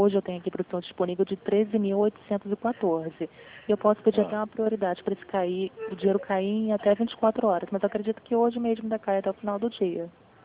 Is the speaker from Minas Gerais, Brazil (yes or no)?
no; Rio de Janeiro, Brazil; no caso eu sou de Vila Isabel.